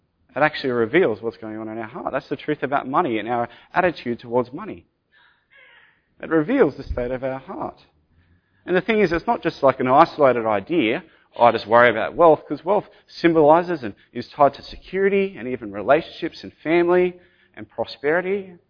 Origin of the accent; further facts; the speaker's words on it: Sydney, New South Wales, Australia; I grew up in Sydney, just here in the Sutherland Shire.